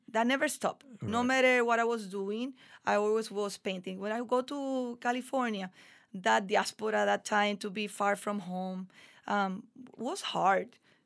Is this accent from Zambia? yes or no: no; Ciales, Puerto Rico; English is a second language; I'm originally from Ciales. I came from a family of five brothers, and I'm the younger one.